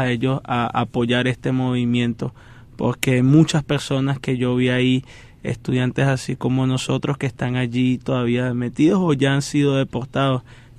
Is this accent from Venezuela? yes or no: yes; Caracas, Capital District, Venezuela; Yo soy de Caracas, Venezuela.